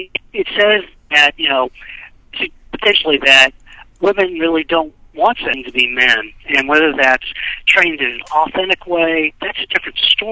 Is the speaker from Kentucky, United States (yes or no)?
yes; Kentucky, United States; born there; also born or lived in Texas; now in Nashville, United States; I was born in Kentucky, and I've lived a good bit of my life down in Texas too. So I've been in Nashville, I guess, for the last 5 years.